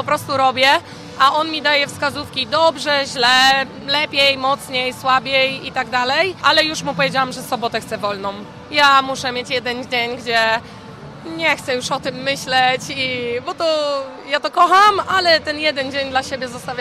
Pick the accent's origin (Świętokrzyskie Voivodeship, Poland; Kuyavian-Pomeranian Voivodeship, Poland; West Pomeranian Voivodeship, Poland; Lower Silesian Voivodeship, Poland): West Pomeranian Voivodeship, Poland; Kołobrzeg; pochodzę z Kołobrzegu, mam 36 lat.